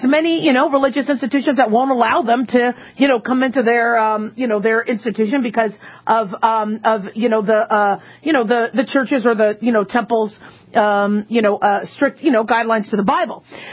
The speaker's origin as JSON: {"language": "English", "town": "Los Angeles", "region": "California", "country": "United States", "said": "I was born in California. I'm from L.A. Originally, and I love that state."}